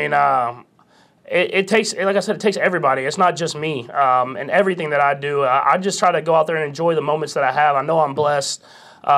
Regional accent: Texas, United States; now in Kansas City, United States; I'm a Texan and a Kansas Cityan for sure. I mean, I'm building a house here.

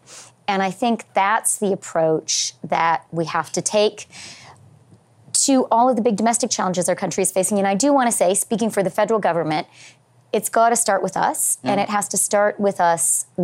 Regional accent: Alberta, Canada; I was born and raised in Alberta, but I didn't go to university there.

